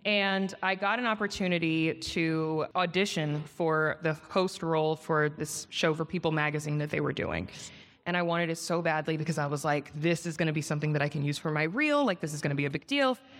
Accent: Potomac, Maryland, United States; also born or lived in New York; now in Los Angeles, United States; I'm from Potomac, which now everybody knows where that is. Yes. But I moved here. I've been here for 5 years in LA. I moved here from New York. I was in New York for 8 years

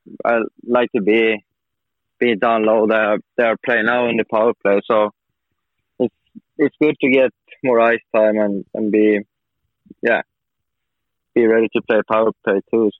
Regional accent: Sweden; English is a second language; I'm up north from Sweden.

